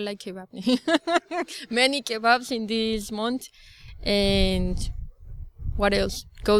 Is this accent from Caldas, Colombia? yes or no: yes; Manizales, Caldas, Colombia; I am from Manizales